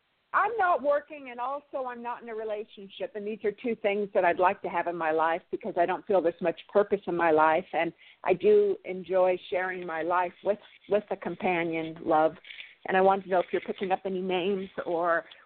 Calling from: California, United States; from California.

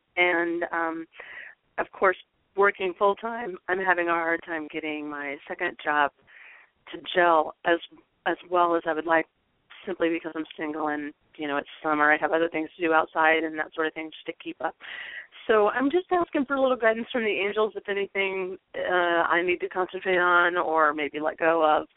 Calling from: Illinois, United States; I'm calling from Illinois.

